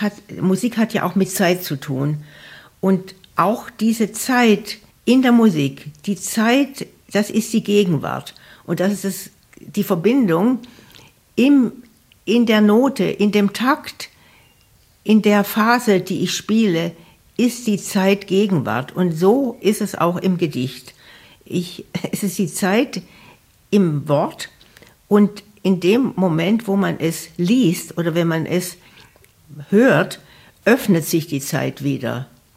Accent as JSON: {"language": "German", "region": "Southern Germany", "country": "Germany", "moved": "yes", "lives_now": "Bremen, Germany", "said": "Und ich komme ja aus Süddeutschland. Insofern war Bremen für mich immer auch eine fremde Stadt."}